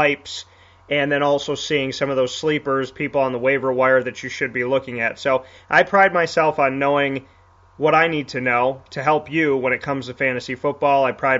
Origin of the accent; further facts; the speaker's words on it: Syracuse, New York, United States; as well as right in my hometown of Syracuse, New York, and the surrounding area of Central New York.